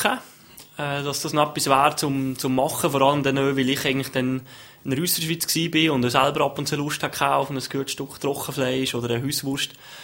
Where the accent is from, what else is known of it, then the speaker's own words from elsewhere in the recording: Valais, Switzerland; meine Wurzeln sind zu Wallis